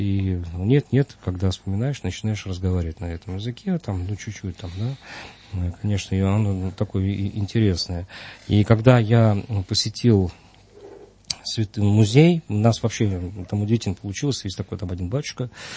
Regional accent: Dagestan, Russia; я сам родом из Дагестана, и Кавказ, и все гостеприимные

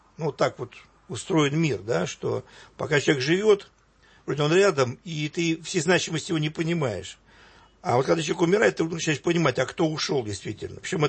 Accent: Moscow, Russia; born there; Но я же родился не в Новосибирске, не в Пскове. А я родился в Москве

